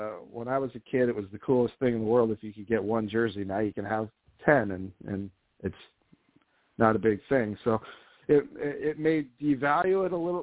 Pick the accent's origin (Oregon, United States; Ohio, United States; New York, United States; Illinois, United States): Oregon, United States; Portland; I grew up in Portland, so we were a minor league town.